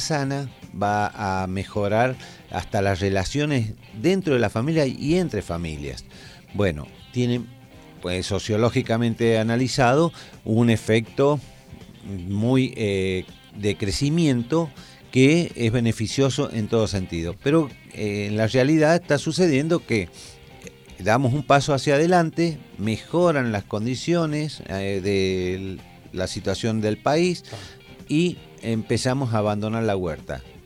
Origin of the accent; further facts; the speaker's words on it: San Juan, Argentina; Soy oriundo de San Juan.